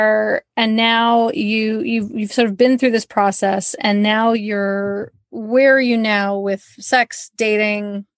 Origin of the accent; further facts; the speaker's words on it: United Kingdom; I can say that because I am British.